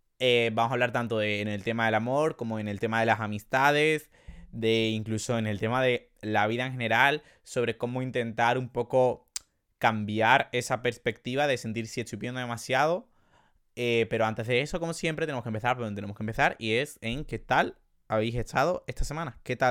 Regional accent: Andalusia, Spain; como buen andaluz que soy diga me dé coraje

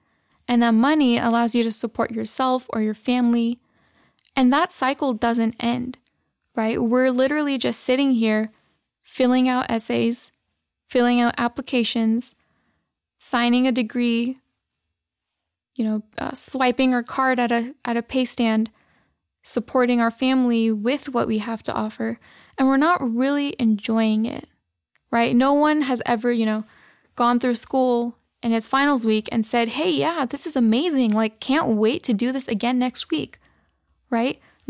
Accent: United States; I'm your takeover host for today … I'm a 19-year-old female. I'm a Pakistani-American, and currently college is hard.

